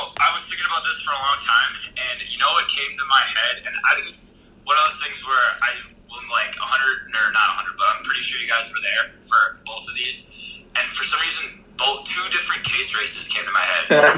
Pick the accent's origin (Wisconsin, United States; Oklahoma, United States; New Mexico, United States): Wisconsin, United States; Milwaukee; Go Brewers, born and raised in Milwaukee, so I've got to be a Brewers fan, and glad I got it.